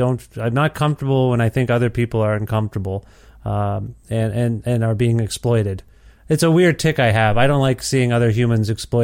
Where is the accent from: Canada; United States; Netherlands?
Canada; Cambridge, Ontario; So yeah. I'm from Cambridge, Ontario.